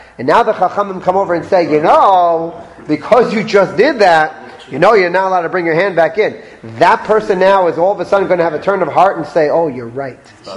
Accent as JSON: {"language": "English", "region": "Florida", "country": "United States", "said": "I said, officer, I'm really sorry. I'm from Florida. It's fine where I'm from."}